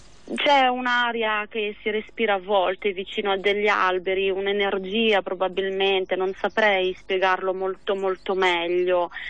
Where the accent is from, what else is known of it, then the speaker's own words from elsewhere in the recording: Abruzzo, Italy; also born or lived in Milan, Italy; siccome sono nata a Milano, la mia prima parte di la mia infanzia è stata meno a contatto con la natura, poi ho avuto la fortuna che i miei genitori si trasferissero in Abruzzo